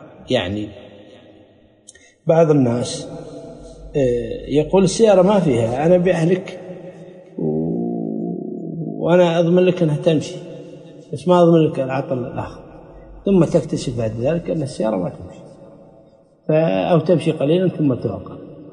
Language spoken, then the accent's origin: Arabic; Kuwait; يعني مثل عندنا في الكويت الحراج